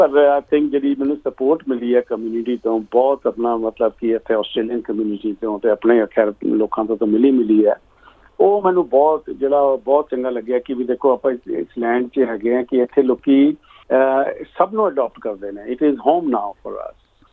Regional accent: Chandigarh, India; moved away as an adult; now in Melbourne, Australia; ਮੈਂ ਚੰਡੀਗੜ੍ਹ ਤੋਂ ਹੈਗਾ, ਮੈਂ ਆਪਣੀ ਪੜ੍ਹਾਈ ਸਾਰੀ ਚੰਡੀਗੜ੍ਹ 'ਚ ਕੀਤੀ ਹੈ, ਅਤੇ ਉਸ ਤੋਂ ਬਾਅਦ 1989 'ਚ ਮੈਂ ਚੰਡੀਗੜ੍ਹ ਤੋਂ ਮੈਲਬਨ ਆਇਆ ਸੀਗਾ ਪਹਿਲੇ

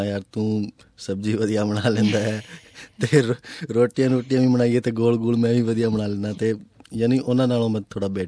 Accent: Rajasthan, India; first language Rajasthani; Punjabi is a second language; now in Australia; ਉਦਾਂ ਤਾਂ ਮੈਂ ਰਾਜਸਥਾਨ ਤੋਂ ਬਿਲੋਂਗ ਕਰਦਾ, ਮੇਰੀ ਲੈਂਗੁਏਜ ਵੀ ਰਾਜਸਥਾਨੀ ਹੈਗੀ ਹੈ

